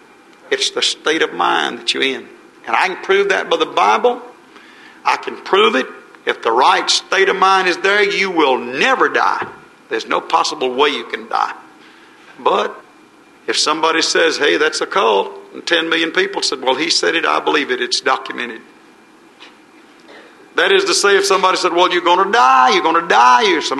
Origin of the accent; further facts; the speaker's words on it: United States; I happen to know I'm from America. And I know what's going on over there.